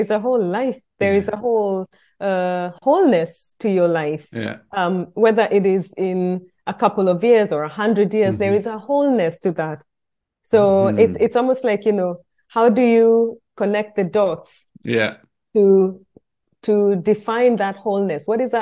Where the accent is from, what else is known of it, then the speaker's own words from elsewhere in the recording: Kenya; I was born and raised in Kenya